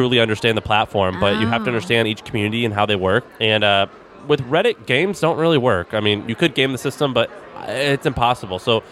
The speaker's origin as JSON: {"language": "English", "region": "Missouri", "country": "United States", "said": "Well, I'm from Missouri. My mom and dad are entrepreneurs."}